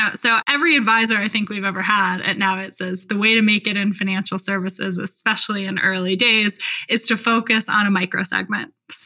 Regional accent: Florida, United States; And I've met both the Williams sisters, and I grew up in South Florida

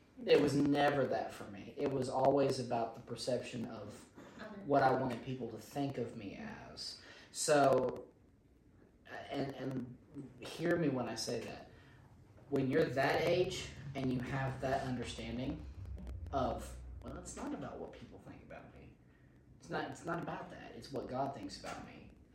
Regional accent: Gastonia, North Carolina, United States; Because I come from Gastonia.

